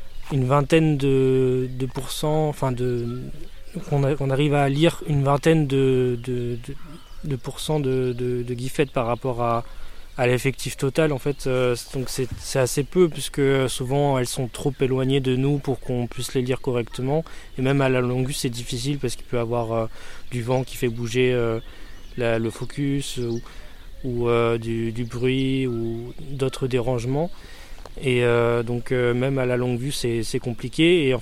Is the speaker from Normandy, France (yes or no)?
no; Auvergne-Rhône-Alpes, France; j'ai 25 ans et je suis originaire des Sources de la Loire en Haute-Loire.